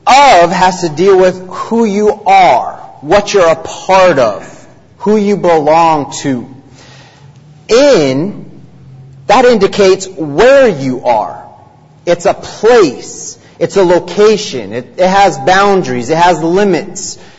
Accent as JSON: {"language": "English", "country": "United States", "tie": "born or raised there", "said": "I was born and raised on the Navajo Indian Reservation. My parents were missionaries out there, and I preached on the Navajo Reservation for 9 years. So 27 years of my life were spent on the reservation."}